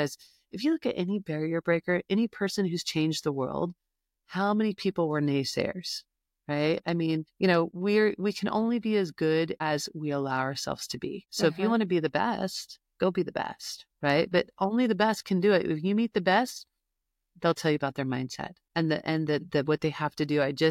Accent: California, United States; I grew up in California, but in the Central Valley, which is similar to the Midwest.

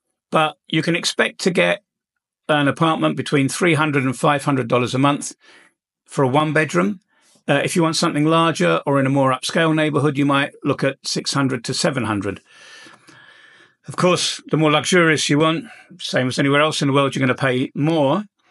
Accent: England, United Kingdom; moved away as an adult; now in Balkans; I'm an Englishman in the Balkans and I'm over 70 and I've been living here for over 25 years.

